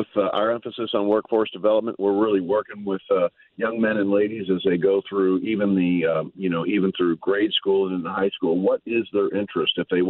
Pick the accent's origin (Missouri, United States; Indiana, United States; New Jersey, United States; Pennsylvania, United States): Missouri, United States; St. Louis; Born and raised in North City, up in the Walnut Park and then Baden area